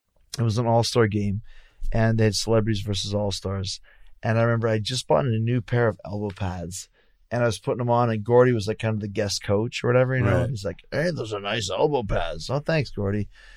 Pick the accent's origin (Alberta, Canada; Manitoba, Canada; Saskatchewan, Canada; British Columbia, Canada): Manitoba, Canada; Winnipeg; We're both from Winnipeg.